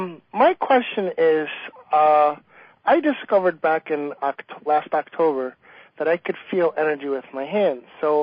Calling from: Long Island, New York, United States; I'm from Long Island, New York.

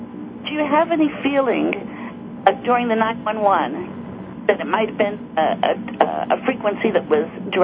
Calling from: Tokyo, Japan; I'm calling from Tokyo, Japan.

